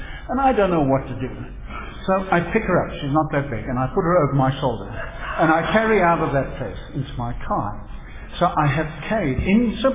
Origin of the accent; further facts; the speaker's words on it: Zimbabwe; they're from Zimbabwe, which is my hometown, so I have a bit of a soft spot for them immediately.